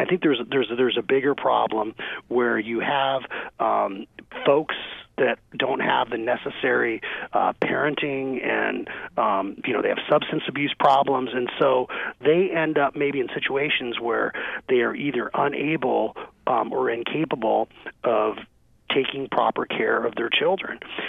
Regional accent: Arizona, United States; I'm a middle-class kid. I grew up here in Arizona.

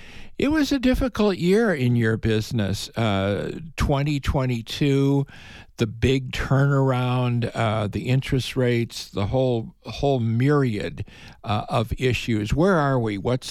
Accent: Chicago, Illinois, United States; Now, that harkens back to my days growing up in Chicagoland.

